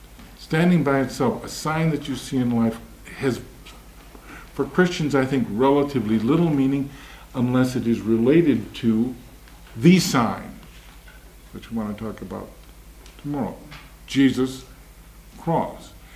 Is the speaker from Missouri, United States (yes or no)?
no; Denver, Colorado, United States; I come from Denver.